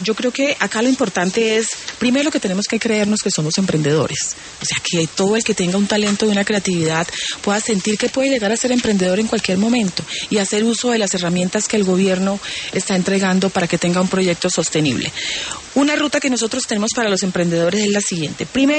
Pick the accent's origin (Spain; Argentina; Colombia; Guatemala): Colombia; Buenaventura, Valle del Cauca; el viernes estuve en mi tierra, en Buenaventura